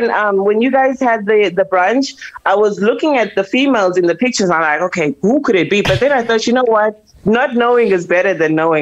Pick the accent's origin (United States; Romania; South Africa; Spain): South Africa; I'm South African, so.